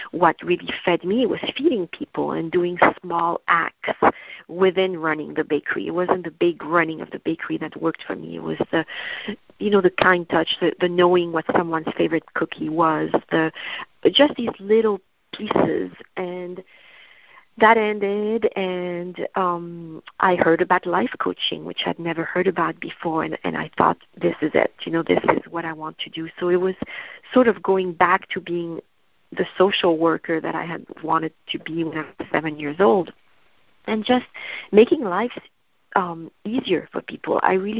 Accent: Paris, Île-de-France, France; I grew up in Paris, France

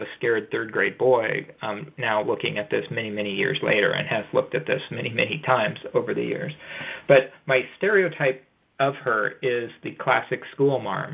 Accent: Omaha, Nebraska, United States; born there; And so I was born in Omaha. So I was born in the Midwest in Nebraska.

